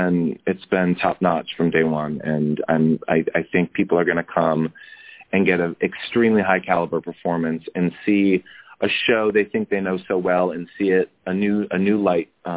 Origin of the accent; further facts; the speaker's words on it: Boston, Massachusetts, United States; also born or lived in Cincinnati, United States / New York, United States; I grew up in North Boston, went to college in Cincinnati for Cincinnati Conservatory, moved to New York